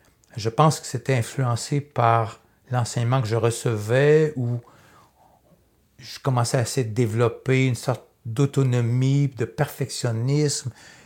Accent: Châteauguay, Quebec, Canada; also born or lived in Montreal; Je suis né à Montréal, hein, grandi en banlieue, Châteauguay.

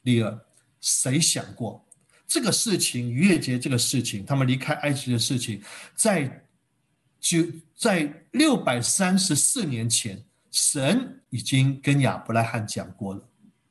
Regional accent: Hong Kong; 我们香港人喜欢说很黑啊

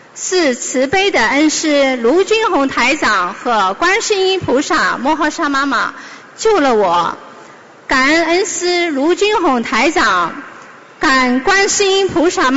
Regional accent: Shanghai, China; 我来自上海，

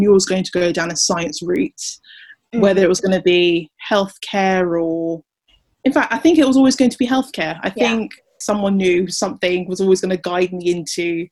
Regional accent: London, United Kingdom; I live in London. I'm from London. And I wanted to stay as close to London as possible, but also wanted to move out to have the full uni experience.

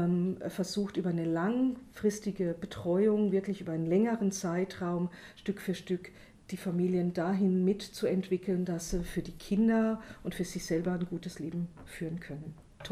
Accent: Amorbach, Bavaria, Germany; now in Weiden, Germany; Ich komme aus Unterfranken, aus Amorbach, dem schönen Odenwald, wo alles so präsent ist.

